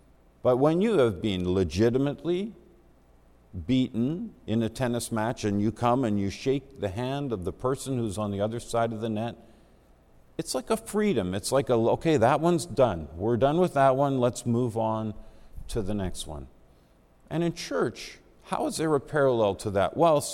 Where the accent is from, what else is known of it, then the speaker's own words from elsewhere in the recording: British Columbia, Canada; Now, I grew up here in the Lower Mainland